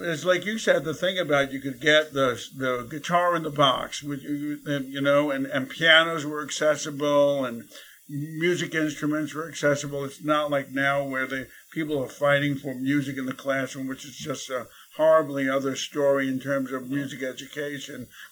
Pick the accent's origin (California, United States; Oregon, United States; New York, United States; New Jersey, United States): New York, United States; New York City; growing up in New York City, being exposed to every type of of ethnic background from people who would come into my family's house.